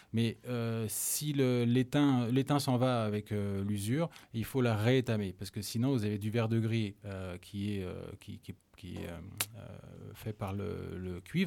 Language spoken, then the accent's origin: French; Brittany, France; Moi, je suis breton, hein, donc je fais des galettes.